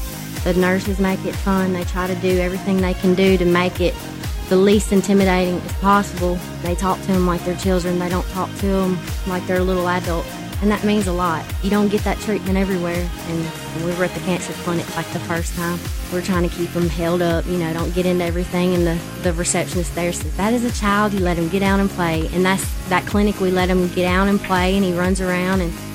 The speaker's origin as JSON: {"language": "English", "town": "Richland", "region": "Mississippi", "country": "United States", "said": "and this is Christopher. We're from Richland."}